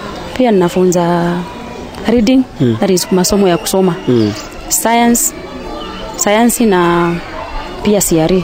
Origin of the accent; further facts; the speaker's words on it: Taveta, Taita-Taveta County, Kenya; Kabla nilikuwa nafunza kwetu sababu nimetoka upande wa Taveta.